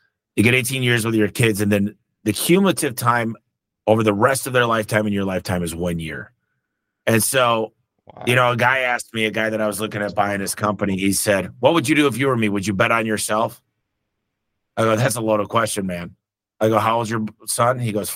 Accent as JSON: {"language": "English", "town": "Detroit", "region": "Michigan", "country": "United States", "said": "look, I came from Detroit. I didn't have anything."}